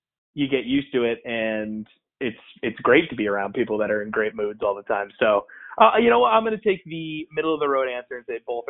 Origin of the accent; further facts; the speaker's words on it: New England, United States; I grew up in New England, obviously, and it's just a different vibe up there.